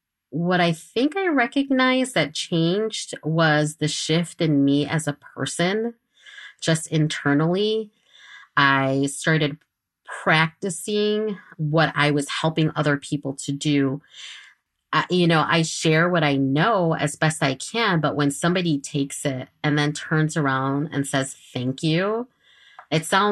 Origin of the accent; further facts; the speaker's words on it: Chicago, Illinois, United States; I am from Chicago. I am a Chicago native. My parents came to the U.S. from Michoacán, Mexico. I grew up on the north side of the city.